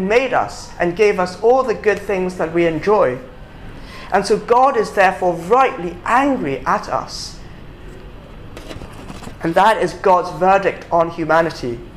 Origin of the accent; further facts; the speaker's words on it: Hong Kong; So I come from Hong Kong, and I know others of us here do as well